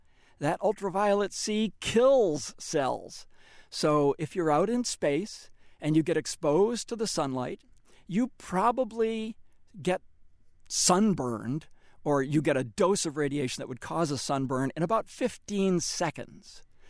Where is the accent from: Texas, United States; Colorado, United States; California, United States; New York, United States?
California, United States; San Francisco; So, for example, I'm from San Francisco